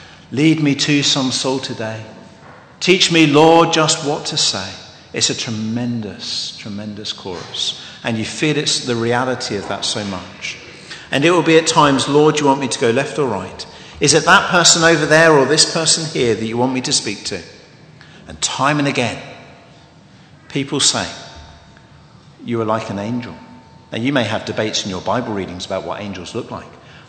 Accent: United Kingdom; But a lot of it was just listening, sharing in the tears, being quite British and buying cups of tea.

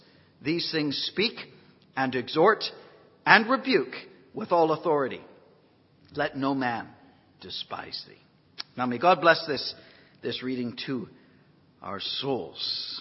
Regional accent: Canada; also born or lived in Vancouver / London / Tokyo / Sapporo; now in Ireland; So if I don't sound Irish, I'm not. I am Canadian. And so you won't hold that against me, or even the fact that I may be living in Ireland.

